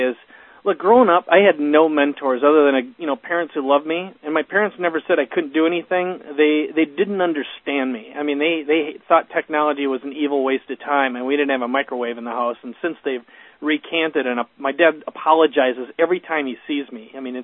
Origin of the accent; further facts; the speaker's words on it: Eagle Lake, Minnesota, United States; Born and raised in Eagle Lake, Minnesota, which is close to Mankato. That's a little house on the prairie town. It's about 2 hours south of Minneapolis.